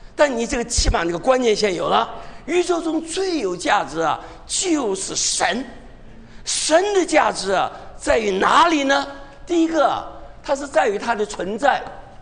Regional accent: China; 我们中国人有句话叫做什么？

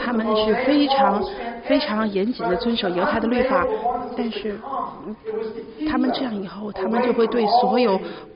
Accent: Chicago, Illinois, United States; 当我在芝加哥长大的时候，那个时候我们是有一个从俄罗斯来的一个拉比

